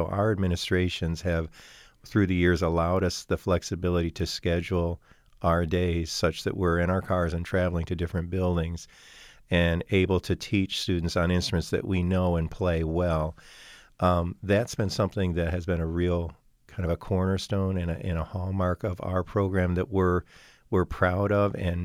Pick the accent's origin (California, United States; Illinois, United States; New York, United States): New York, United States; Fairport; I think that I'm very fortunate in that I grew up in the Fairport program. I grew up in the town of Fairport, and I had some amazing educators from the time that I started.